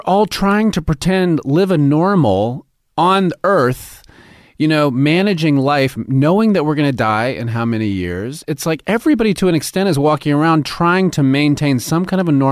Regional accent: New York, United States; now in Los Angeles, United States; I came from New York, and I'd never been on a studio lot.

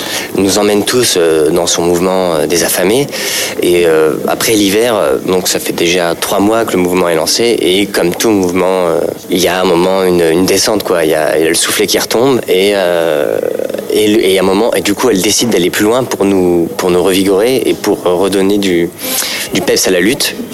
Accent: Paris, Île-de-France, France; Je suis parisien, je suis plutôt bobo, j'ai des parents plutôt lettrés.

